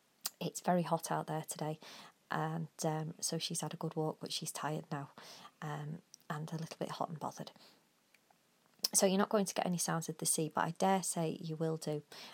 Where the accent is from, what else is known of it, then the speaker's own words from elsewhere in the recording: North West England, United Kingdom; also born or lived in Cheshire; You may tell from my accent that I am not originally from the southwest. We're originally from, well, I was born in Cheshire, which is in the north of England, but lived most of my life in Lancashire.